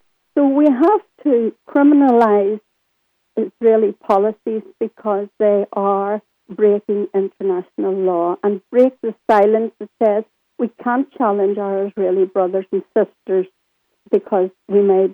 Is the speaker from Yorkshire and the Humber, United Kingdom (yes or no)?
no; Northern Ireland, United Kingdom; I come from Northern Ireland, and for a long time we lived in the politics of fear